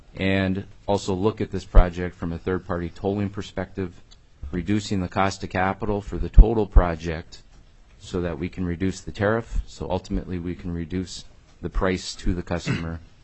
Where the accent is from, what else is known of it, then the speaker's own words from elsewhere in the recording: Bethel, Alaska, United States; now in Girdwood, United States; I was born and raised in Bethel, Alaska. Currently reside in Girdwood, Alaska.